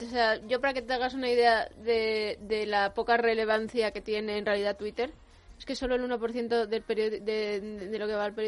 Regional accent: Spain; y como española

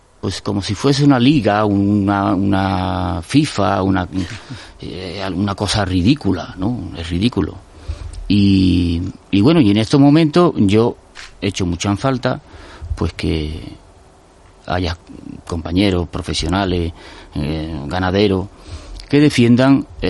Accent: Seville, Andalusia, Spain; es algo que me indigna porque es mi tierra, porque Sevilla

